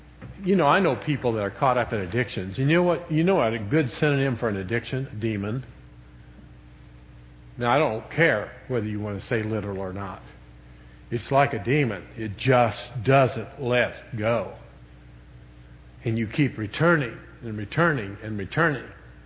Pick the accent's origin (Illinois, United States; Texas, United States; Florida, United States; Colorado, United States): Florida, United States; That'd be enough to make me nervous. I'm from Florida.